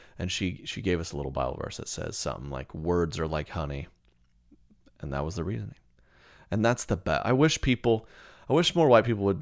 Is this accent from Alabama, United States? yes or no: yes; Alabama, United States; He has a double name. We're from Alabama.